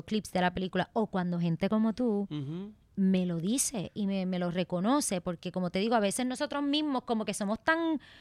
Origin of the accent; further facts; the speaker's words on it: Puerto Rico; ahora vengo a mi tierra